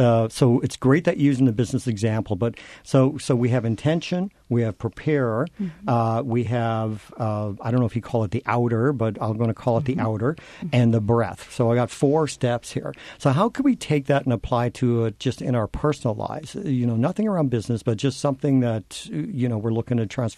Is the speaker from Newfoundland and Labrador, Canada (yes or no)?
yes; Newfoundland and Labrador, Canada; I am a Newfoundlander, born and raised.